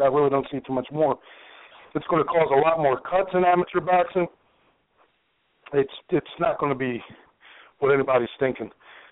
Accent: United States; I mean, of course, I'm from the United States.

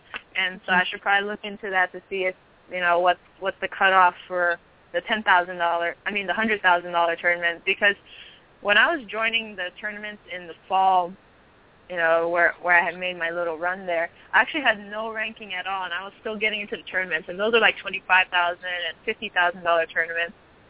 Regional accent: Los Angeles, California, United States; Well, I'm from the San Gabriel Valley in LA.

